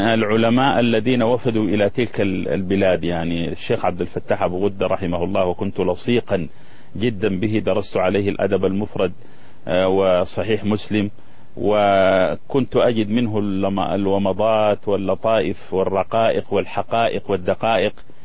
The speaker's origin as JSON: {"language": "Arabic", "country": "Sudan", "also_born_or_lived": "Riyadh", "moved": "yes", "said": "أؤكد لك أني جيت سليم العقيدة من السودان"}